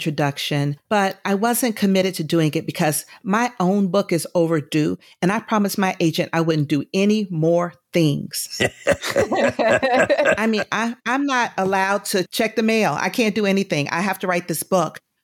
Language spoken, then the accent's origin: English; Atlanta, Georgia, United States; You know, I'm from Atlanta. I am a Georgia peach. And when I was earlier in my career, I moved to New York because I felt like that's where publishing was.